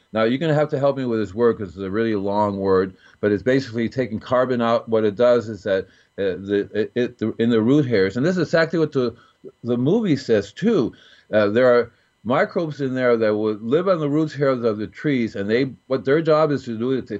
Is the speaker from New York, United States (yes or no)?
no; Homestead, Florida, United States; So I'm from Florida, see? So from Florida, I started making compost early because it's really easy to do. I'm in South Florida and Homestead, right? My early youth